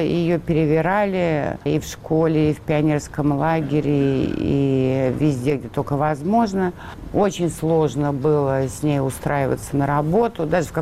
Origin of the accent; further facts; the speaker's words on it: Russia; born there; потому что я родилась в России за железным занавесом.